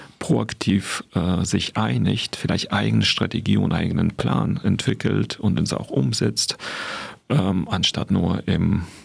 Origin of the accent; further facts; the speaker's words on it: Ukraine; dass wir als Ukrainer uns eher vereinen